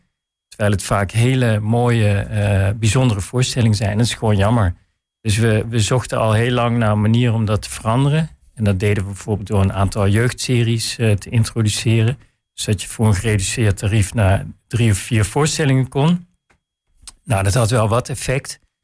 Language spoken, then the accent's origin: Dutch; Heerlen, Limburg, Netherlands; Maar ik kom zelf uit Heerlen.